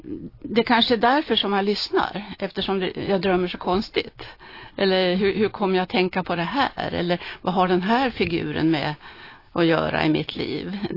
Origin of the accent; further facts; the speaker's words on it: Sweden; jag är svensk i alla fall.